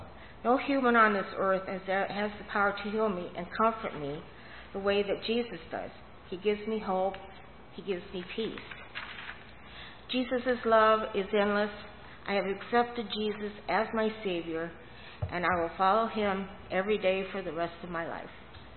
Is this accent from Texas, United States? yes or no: no; Rhinebeck, New York, United States; also born or lived in Grundy; My life began in Grundy, and I grew up in Rhinebeck.